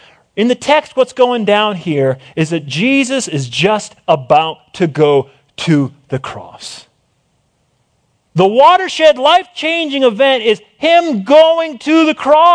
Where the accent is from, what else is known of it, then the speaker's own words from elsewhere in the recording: East Coast, United States; I was born and bred on the East Coast, so every summer we make this umpteen thousand mile trek out east.